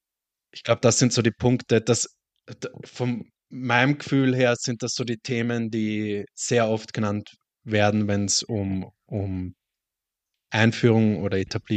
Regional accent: Vienna, Austria; Ja, ich bin Österreicher. Ich bin nicht nur Österreicher, ich bin Wiener.

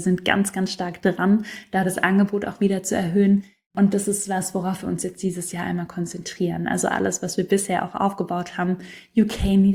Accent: Baden-Württemberg, Germany; Berlin ist natürlich irgendwie internationaler als Stuttgart. Ich komme selber da aus der Gegend

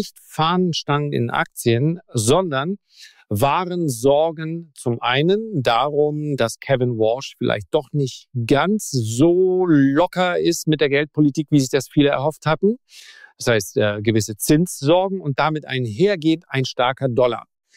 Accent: Northern Germany, Germany; wie man bei uns im Norden sagt.

